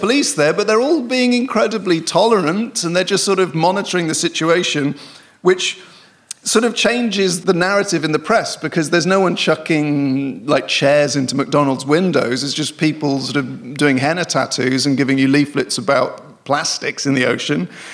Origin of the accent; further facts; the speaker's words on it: Bristol, South West England, United Kingdom; I'm from Bristol. It reminded me of Bristol